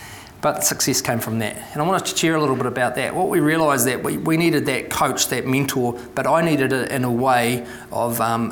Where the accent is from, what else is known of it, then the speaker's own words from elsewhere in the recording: Te Awamutu, Waikato, New Zealand; as soon as I was old enough to leave my hometown of Tamaru, I said, bugger this, I'm out of here.